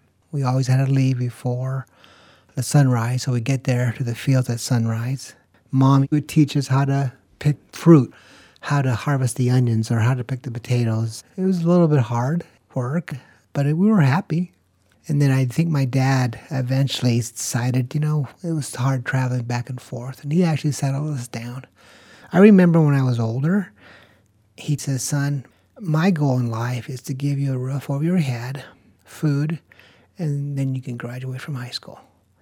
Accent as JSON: {"language": "English", "town": "Eagle Pass", "region": "Texas", "country": "United States", "tie": "born there", "said": "I was born in Eagle Pass, Texas, back in 1959. I'm number 10 of 15 children, and we grew up as migrant workers."}